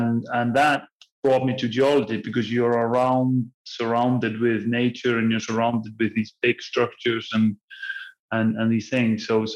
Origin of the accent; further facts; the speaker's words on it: Iceland; I'm born and raised in Iceland.